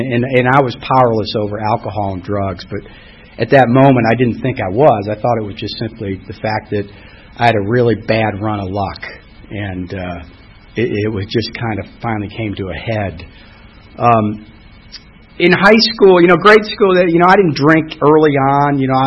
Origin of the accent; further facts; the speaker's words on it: Ohio, United States; I grew up in outside of Columbus, Ohio, and grew up in a great family.